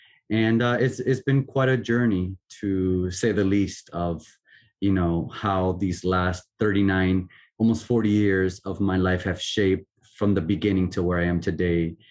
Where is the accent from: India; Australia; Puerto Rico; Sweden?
Puerto Rico; So I come from a very traditional Puerto Rican home, born and raised in Puerto Rico.